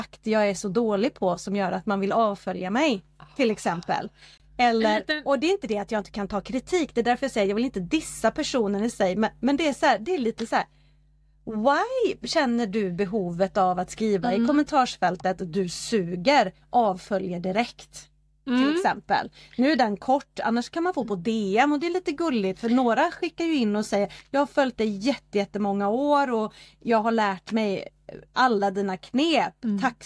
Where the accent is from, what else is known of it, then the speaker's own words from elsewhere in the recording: Sweden; Nej, jag är svensk, skriver jag då.